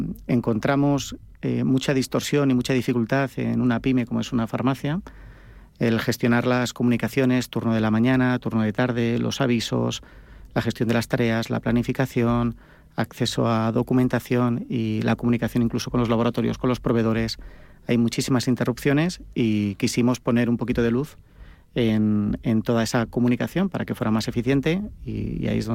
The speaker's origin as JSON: {"language": "Spanish", "town": "Madrid", "region": "Community of Madrid", "country": "Spain", "tie": "born there", "lives_now": "Aragon, Spain", "said": "Soy maño de adopción, madrileño de nacimiento"}